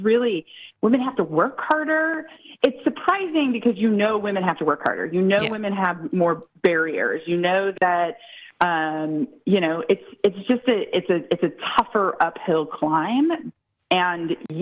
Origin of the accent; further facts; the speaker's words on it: Missouri, United States; but my home state's Missouri.